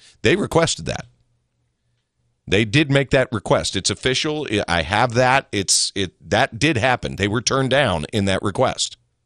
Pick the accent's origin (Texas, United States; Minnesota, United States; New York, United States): Minnesota, United States; Now, understand, I was raised in Minnesota. I know cold.